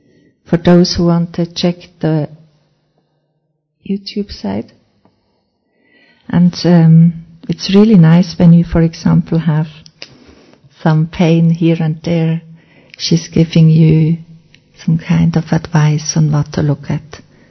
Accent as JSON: {"language": "English", "country": "Switzerland", "second_language": "English", "said": "I'm from Switzerland"}